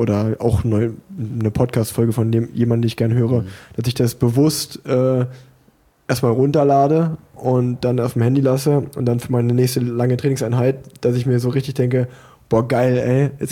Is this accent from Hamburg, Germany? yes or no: no; Unna, North Rhine-Westphalia, Germany; born there; now in Cologne, Germany; als gebürtiger Unneraner, das liegt ja eigentlich vor Ort von Dortmund, ist das ganz genauso. Also ich finde, ich wohne jetzt in Köln